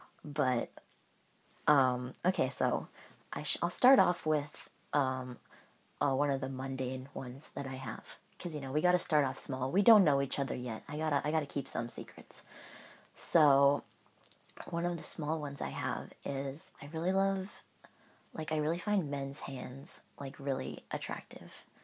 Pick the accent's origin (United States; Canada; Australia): Canada; I am female. I am Canadian.